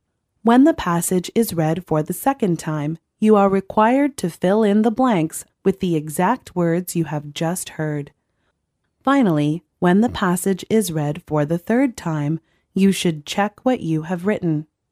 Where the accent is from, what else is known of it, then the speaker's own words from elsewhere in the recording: Maine, United States; We grew up together in Maine and have said for years that we should have an annual event